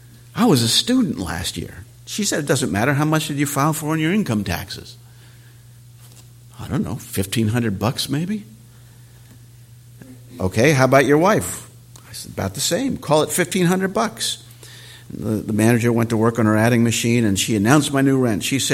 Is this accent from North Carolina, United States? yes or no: no; Philadelphia, Pennsylvania, United States; also born or lived in New Jersey; I grew up in the North, not only the North, but the Northeast. Philadelphia area, New Jersey area, later moved to Minneapolis